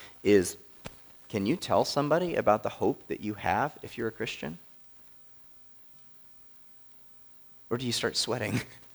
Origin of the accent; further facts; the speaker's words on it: West Virginia, United States; I grew up in West Virginia.